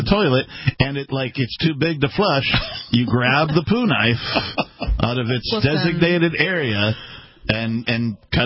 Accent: Wisconsin, United States; I mean, I grew up in Wisconsin, and in every bar in Wisconsin, you can go in and go cup of dice.

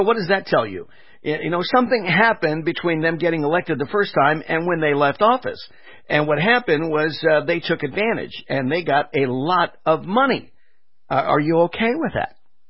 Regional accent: California, United States; I grew up in California.

